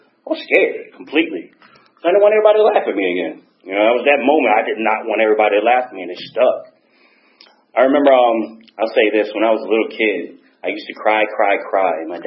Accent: Georgia, United States; I lived in the Meadow Creek District, because I'm from Gwinnett County pretty much.

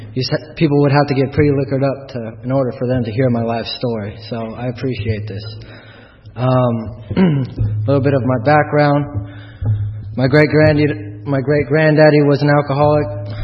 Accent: Santa Rosa, California, United States; born there; I was born in Santa Rosa, California, which is about an hour northeast of San Francisco.

